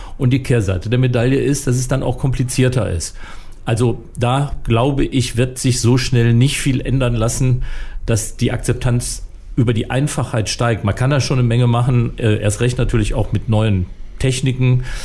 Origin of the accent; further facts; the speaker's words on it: Germany; Nun sind wir Deutsche allerdings auch Menschen, die gerne spitz abrechnen.